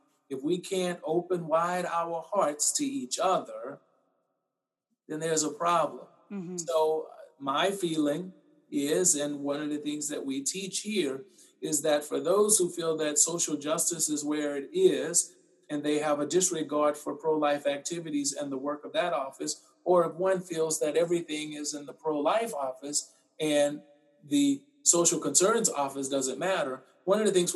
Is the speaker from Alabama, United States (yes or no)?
yes; Mobile, Alabama, United States; now in Boston, United States; I'm originally from Mobile, Alabama.